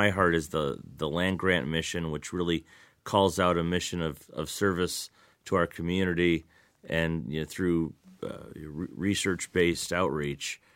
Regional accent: Lansing, Michigan, United States; So in my experience, I grew up in Lansing, did my undergraduate work here at Michigan State, went away to law school briefly, but then came back and have really been at MSU ever since.

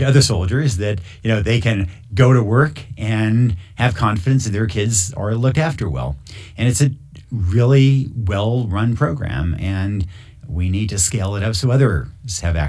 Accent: Yamhill, Oregon, United States; And that's my hometown of Yamhill, Oregon, is one example of that.

